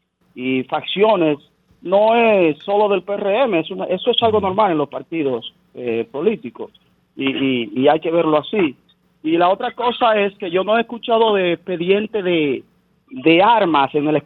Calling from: San Francisco de Macorís, Duarte, Dominican Republic; de San Francisco de Macorís.

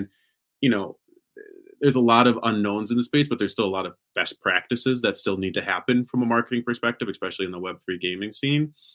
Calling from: Minnesota, United States; Calling in from Minnesota in the United States. That may be, you know, Midwest, if you're not familiar. Central.

